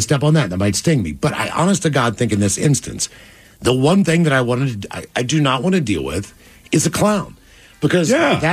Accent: Pittsburgh, Pennsylvania, United States; I'm glad we had Captain Pitt growing up in Pittsburgh.

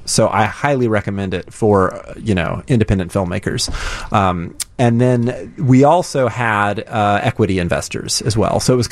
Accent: Charlotte, North Carolina, United States; I grew up in Charlotte, North Carolina.

